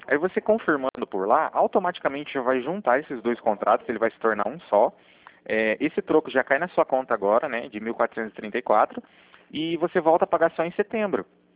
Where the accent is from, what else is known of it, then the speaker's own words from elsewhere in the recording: Cornélio Procópio, Paraná, Brazil; Eu sou de Cornélio Procopio, Sônia, do Paraná.